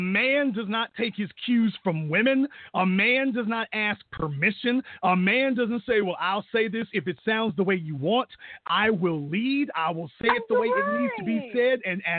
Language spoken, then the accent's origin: English; Shreveport, Louisiana, United States; I'm from Shreveport. I do spend time in Shreveport, but I travel